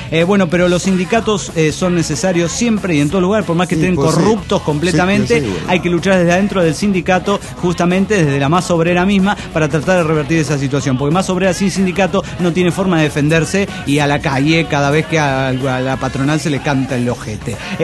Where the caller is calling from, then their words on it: Guadalajara, Jalisco, Mexico; de Guadalajara, Jalisco, México.